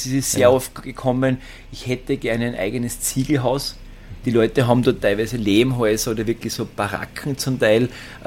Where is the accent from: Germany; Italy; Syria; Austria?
Austria; das, was bei uns in Österreich ja genauso die Wünsche sind für die nächste Generation.